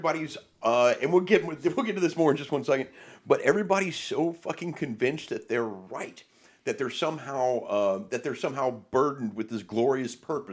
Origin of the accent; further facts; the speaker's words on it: Hoboken, New Jersey, United States; born there; I'm Native American. I was born in Hoboken.